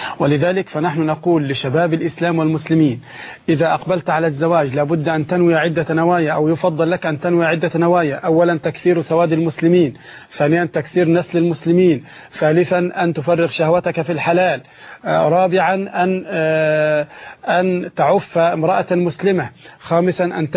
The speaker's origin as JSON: {"language": "Arabic", "country": "Egypt", "said": "وهذا موجود حتى عندنا في مصر. في مصر هنا موجود"}